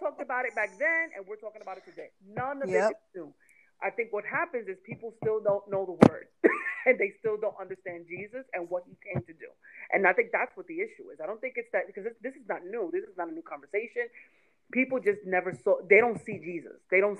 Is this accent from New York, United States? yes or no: yes; Bronx, New York, United States; my experience within cultures is very limited in growing up in the Bronx